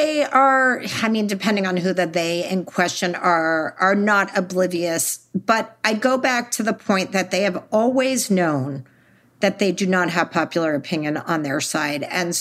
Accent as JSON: {"language": "English", "region": "Texas", "country": "United States", "said": "I'm from Texas. The stories are bad, bad out of Texas."}